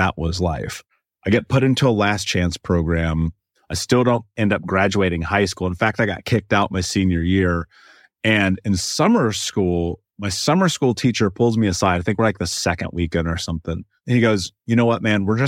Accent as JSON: {"language": "English", "town": "Indianapolis", "region": "Indiana", "country": "United States", "tie": "born or raised there", "said": "I grew up in America, the greatest country in the world, in Indianapolis, in a major city."}